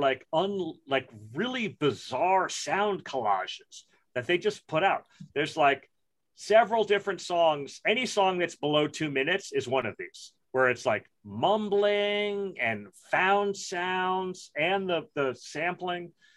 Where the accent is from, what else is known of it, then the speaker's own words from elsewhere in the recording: Brooklyn, New York, United States; I grew up in Brooklyn in the 70s and the 80s.